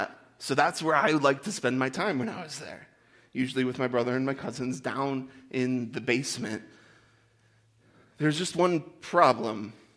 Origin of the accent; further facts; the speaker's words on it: Michigan, United States; If you don't know me, I'm from Michigan. I moved here about a year ago